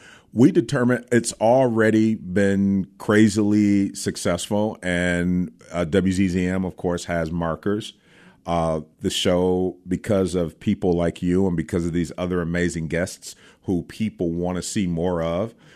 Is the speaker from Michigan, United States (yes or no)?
yes; Muskegon, Michigan, United States; also born or lived in Grand Rapids; I was born in Muskegon, Michigan, and grew up between Muskegon and Grand Rapids, Michigan.